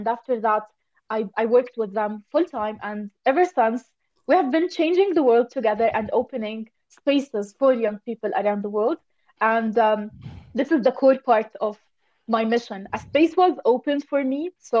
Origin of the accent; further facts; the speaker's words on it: Jordan; I'm from Jordan, where we have a story for everything.